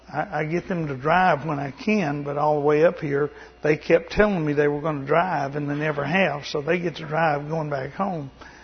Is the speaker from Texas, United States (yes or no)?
yes; Texas, United States; born there; also born or lived in Louisiana / Mississippi / Alabama; And I used to live in, I was born in Texas. My parents were from Oklahoma. You know there are different languages in those states. I lived in Louisiana and Mississippi and Alabama.